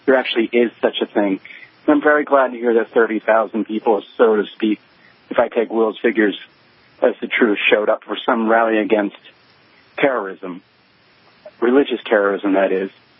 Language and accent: English; United States; born there; because I was born in America and nowhere east of Israel